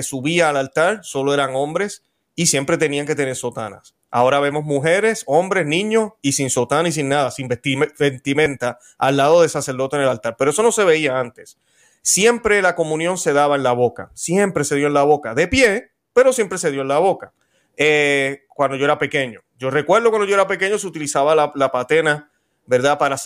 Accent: Puerto Rico; en mi país, Puerto Rico, somos bien calientes.

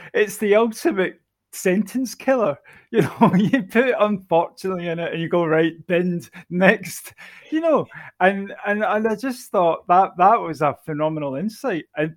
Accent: United Kingdom; And being British, you've got a healthy level of skepticism, haven't you?

